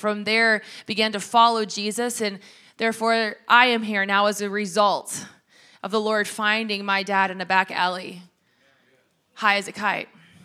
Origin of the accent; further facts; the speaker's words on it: Kentucky, United States; I am from Kentucky. I love to eat. That is a true thing about the South.